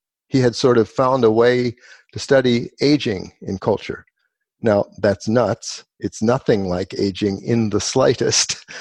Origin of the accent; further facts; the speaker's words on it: Cheltenham Township, Pennsylvania, United States; also born or lived in Philadelphia; I was born in Philadelphia, and when we were five, my mom and dad moved me and my two brothers to the northern suburbs of Philadelphia, Cheltenham Township.